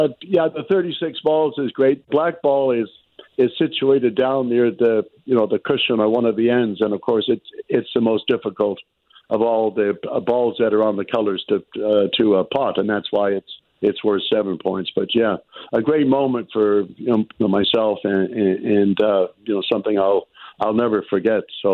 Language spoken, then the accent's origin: English; Victoria, British Columbia, Canada; And yes, it's good to be back home, although I'm from Victoria, B.C., but just a little bit of golf now.